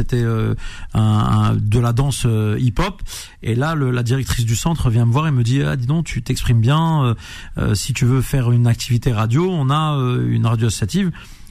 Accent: Nantes, Pays de la Loire, France; je dis que je viens de Nantes

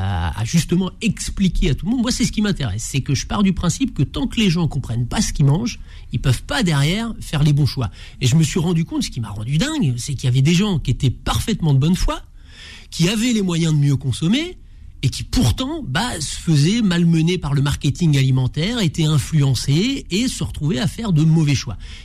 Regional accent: Normandy, France; parce que je suis normand et j'y tiens

